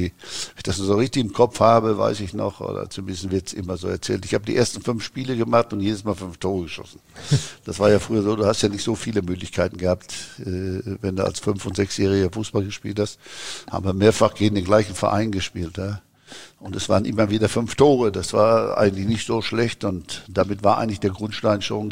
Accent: Pelkum, North Rhine-Westphalia, Germany; wo ich da aufgewachsen bin in Pölten. Das war ungefähr von Hamm. Hamm ist ja eine Großstadt gewesen, ist ja Großstadt eigentlich. Und Pölten war jetzt 7 Kilometer, 8 Kilometer entfernt.

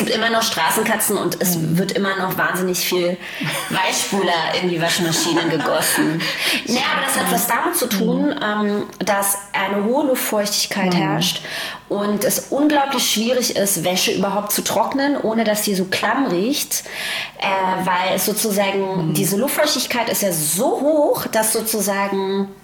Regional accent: Berlin, Germany; weil Berlin ja meine Heimat ist. Ich bin hier geboren

